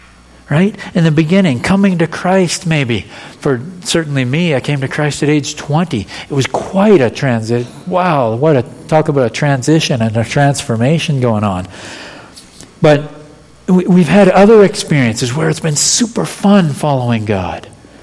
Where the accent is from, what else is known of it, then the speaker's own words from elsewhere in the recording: Alberta, Canada; Beverly's from Ontario. I'm from Alberta. So I moved back to Alberta for me and to Alberta for Beverly and started our lives together.